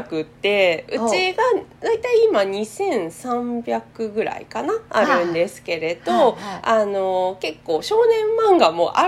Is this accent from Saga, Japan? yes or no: yes; Karatsu, Saga, Japan; 佐賀県唐津市に私は出身なんですけれど、はい、こっちに戻ってゲストハウスをやりたいと思ってる